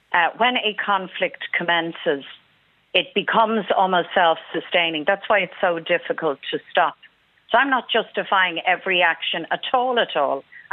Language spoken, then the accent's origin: English; Ireland; I mean, I'm an Irish Republican. I believe in the right to the people, all of the people of this Ireland, to self-determination, to freedom.